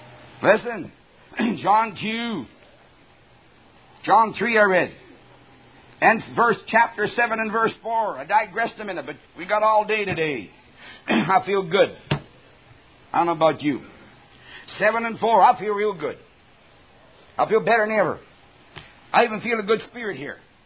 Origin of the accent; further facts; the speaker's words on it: Canada; born there; I was born in Canada.